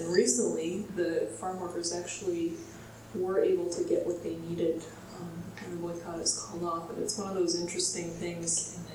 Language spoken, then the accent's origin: English; New York City, New York, United States; I grew up in New York City